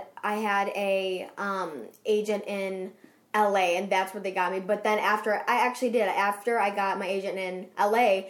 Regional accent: Chicago, Illinois, United States; accent: Chicago; I am from Chicago. Everybody makes fun of my accent. They're like, where are you from? Like, from Chicago.

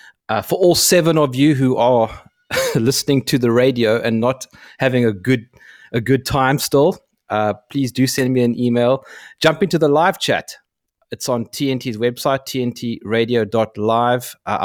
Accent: South Africa; I'm from South Africa and people always get my accent wrong.

